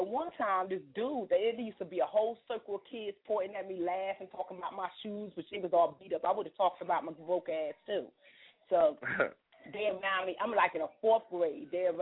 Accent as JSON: {"language": "English", "region": "New Jersey", "country": "United States", "lives_now": "Memphis, United States", "said": "Yeah, I'm from New Jersey, but I live in Memphis now."}